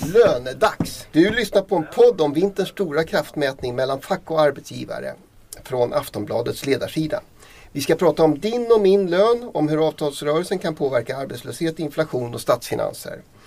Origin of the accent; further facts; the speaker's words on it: Dalarna County, Sweden; i mitt hemlän Dalarna